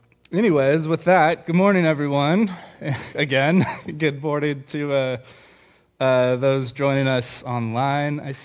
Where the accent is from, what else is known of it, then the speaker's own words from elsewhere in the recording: Bakersfield, California, United States; I'm from Bakersfield. I grew up there. And, I like to say it's a good place to be from. And I've managed not to live there for most of my adult life.